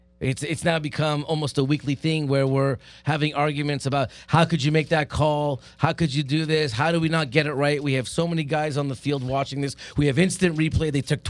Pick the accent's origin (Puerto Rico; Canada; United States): Canada; Montreal, Quebec; I'm from Montreal originally.